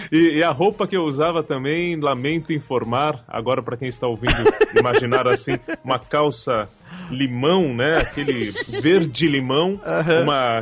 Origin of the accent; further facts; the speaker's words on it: São Paulo, Brazil; Eu nasci em Moema, depois me mudei pra Campo Belo, que é praticamente a sequência de Moema, Zona Sul.